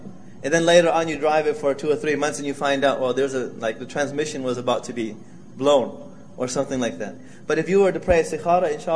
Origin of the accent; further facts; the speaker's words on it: United States; growing up in America, and you're going to go to Cambodia